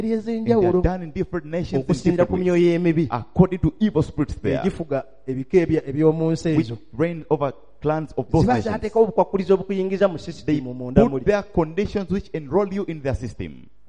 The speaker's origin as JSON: {"language": "English", "region": "Central Region", "country": "Uganda", "said": "cause you feel the book of Numbers, I came from Buganda, in the family of those people."}